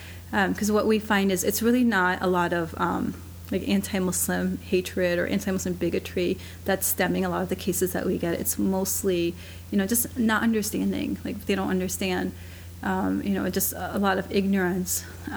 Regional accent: Iowa, United States; I think my interest in civil rights came from my childhood. You know, just growing up in Iowa, you know, we had a lot of, you know, great, friendly neighbors

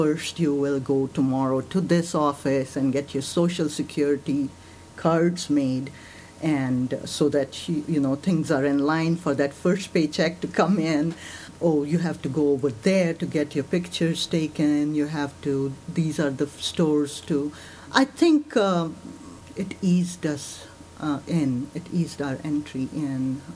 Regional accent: Srinagar, Jammu and Kashmir, India; I was born in Srinagar, grew up there, to physician parents, and went into medicine when the time came and did my med school there.

